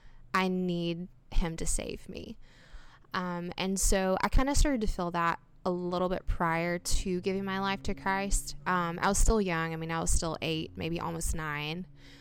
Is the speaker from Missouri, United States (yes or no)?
no; Memphis, Tennessee, United States; now in Nashville, United States; I've lived in Nashville for almost 5 years now, five years this summer. I'm originally from Memphis. I moved around a little bit, but ultimately landed here.